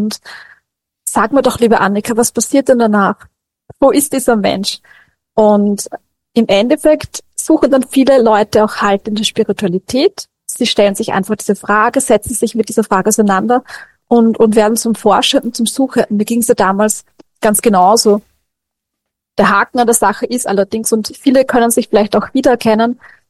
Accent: Austria; Also ich komme aus Österreich und ich bin sehr behütet aufgewachsen

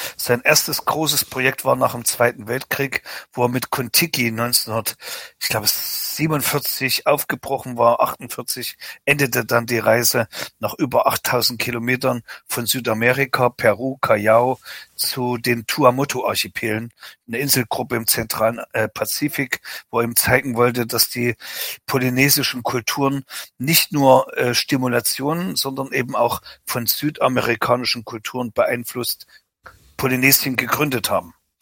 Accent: East Germany, Germany; ich bin ja in der DDR groß geworden.

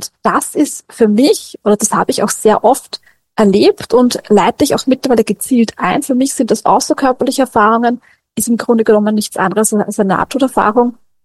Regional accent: Austria; Also ich komme aus Österreich und ich bin sehr behütet aufgewachsen

